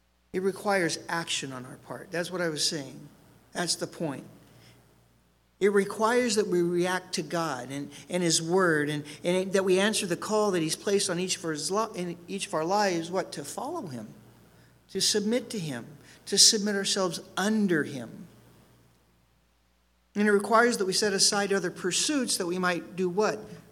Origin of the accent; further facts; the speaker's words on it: Oklahoma, United States; I was raised here as a kid before we moved to California. I am from Oklahoma. I think I'm the only Calvary pastor in Oklahoma from Oklahoma.